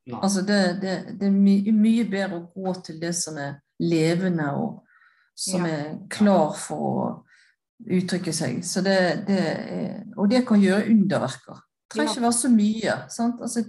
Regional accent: United States; now in Norway; Jeg begynte jo min karriere på et sånt sykehjem i Oslo, jeg kom fra USA

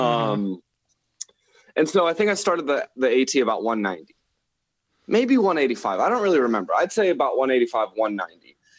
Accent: Columbus, Ohio, United States; And originally, I am from Columbus, Ohio. Grew up there with two sisters, my parents.

